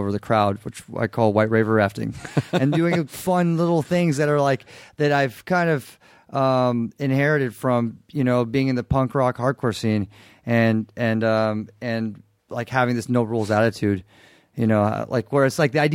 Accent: São Paulo, Brazil; And I came from Sao Paulo

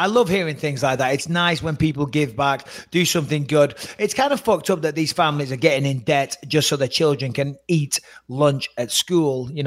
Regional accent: England, United Kingdom; now in Los Angeles, United States; You're the American. I'm English. I'm a guest in this country. I'm an alien. I'm a legal alien. I'm an Englishman in Los Angeles.

